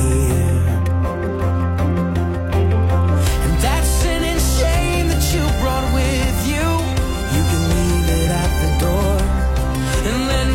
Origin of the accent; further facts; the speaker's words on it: Houston, Delaware, United States; I'm from Houston, Delaware.